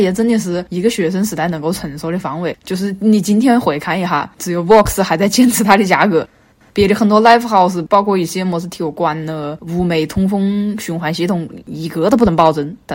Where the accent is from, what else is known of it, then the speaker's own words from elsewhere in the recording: Hubei, China; accent: Hubei; 难得听到我们湖北口音的普通话，觉得异常亲切